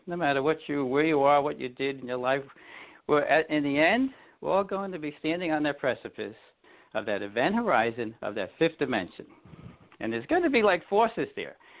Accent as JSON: {"language": "English", "town": "Brooklyn", "region": "New York", "country": "United States", "tie": "born or raised there", "said": "I mean, real quick, I was born in Brooklyn back in the day. I went to a parochial school."}